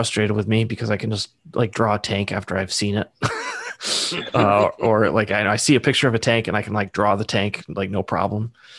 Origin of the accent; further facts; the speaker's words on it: Massachusetts, United States; So I grew up in Massachusetts, and my parents pulled me out because I was not doing well in school in second grade.